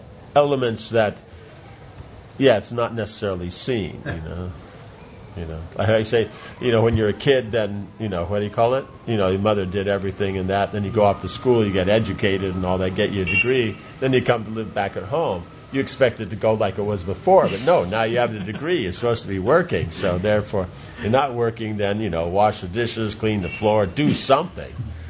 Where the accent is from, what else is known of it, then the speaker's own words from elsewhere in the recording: Vrindavan, Uttar Pradesh, India; English is a second language; Yeah, I'm from Vrindavan.